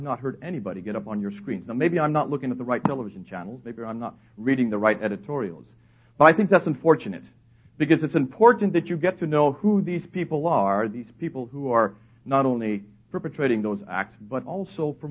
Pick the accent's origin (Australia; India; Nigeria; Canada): India; As you can tell, I do not have an English accent. I'm actually an American who grew up in India, and my parents are missionaries from India, my grandparents, so I go back three generations. I've only spent 10 years of my life in this country